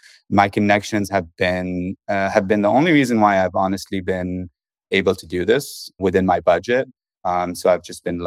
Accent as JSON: {"language": "English", "country": "Lebanon", "lives_now": "United States", "said": "I'm originally from Lebanon"}